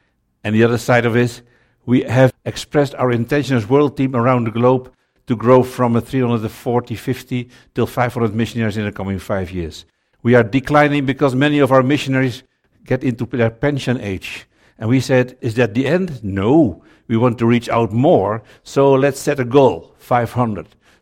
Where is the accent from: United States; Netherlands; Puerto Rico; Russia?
Netherlands; now in Suriname; And we come from indeed from the Netherlands, and we are happy to serve on the world team in Suriname Jungle since April 2012.